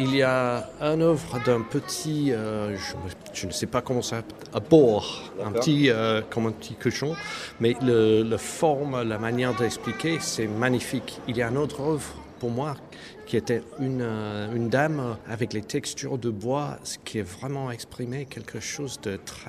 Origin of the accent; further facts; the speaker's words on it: England, United Kingdom; French is a second language; je viens de l'Angleterre.